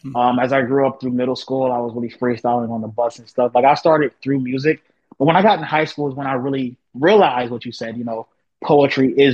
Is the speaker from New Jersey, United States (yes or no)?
yes; Trenton, New Jersey, United States; Jersey, especially where I'm from Trenton, yeah.